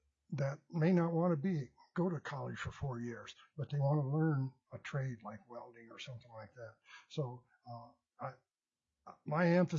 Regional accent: Fairbanks, Alaska, United States; I grew up in Fairbanks, part of the public school education system.

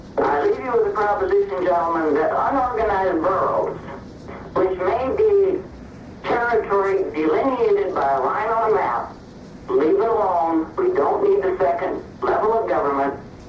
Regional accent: South Dakota, United States; Now, my home state happens to be South Dakota.

